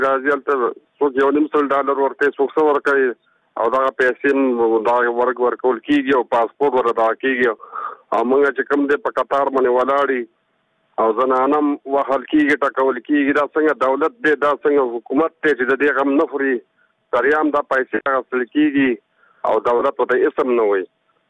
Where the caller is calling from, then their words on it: Kunar, Afghanistan; خبرې کوم د کونړ ولایت نه.